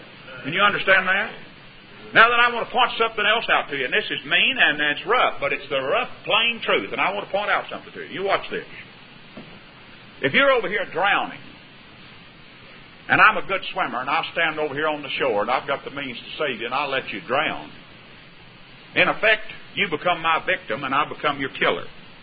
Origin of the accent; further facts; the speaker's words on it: Graham, Texas, United States; Out in my hometown in Graham, Texas, there's some people out there in my hometown.